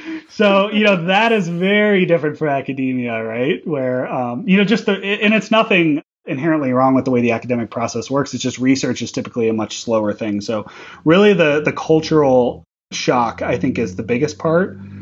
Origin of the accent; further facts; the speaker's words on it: St. Louis, Missouri, United States; move back to my hometown in St. Louis, Missouri